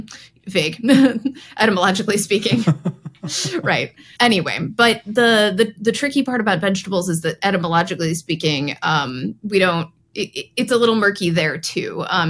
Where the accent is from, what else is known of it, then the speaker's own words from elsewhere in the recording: the South, United States; As a Southerner, I would defy anyone to say that something can't go into a salad